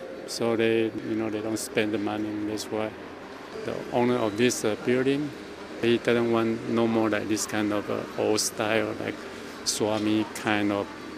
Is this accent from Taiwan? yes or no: yes; Taiwan; English is a second language; I'm original from Taiwan.